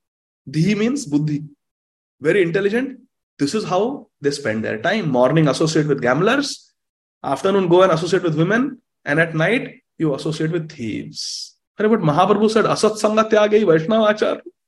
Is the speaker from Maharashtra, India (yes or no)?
yes; Akola, Maharashtra, India; Even now, if you go, like, I am in my hometown, Akola.